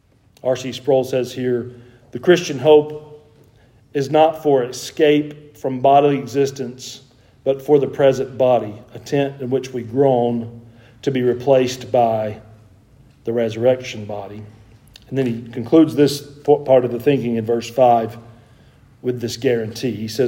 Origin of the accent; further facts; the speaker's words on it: Gainesville, Georgia, United States; We grew up in Gainesville, Georgia, near Lake Sidney Lanier.